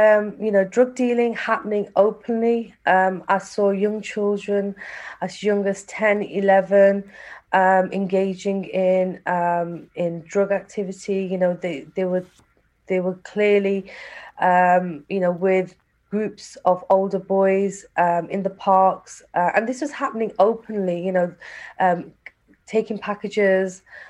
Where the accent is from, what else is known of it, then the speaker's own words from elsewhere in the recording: Sheffield, Yorkshire and the Humber, United Kingdom; moved away as an adult; now in London, United Kingdom; I was born and raised in Sheffield, but I moved, I went to university, and from university I went to London. So 20 years later, I was raising two young children in the heart of London